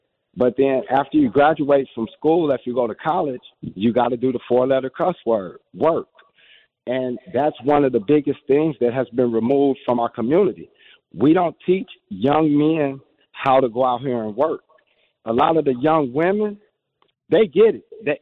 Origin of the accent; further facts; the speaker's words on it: Racine, Wisconsin, United States; Oh, I'm not from Milwaukee. Oh. I'm from Racine.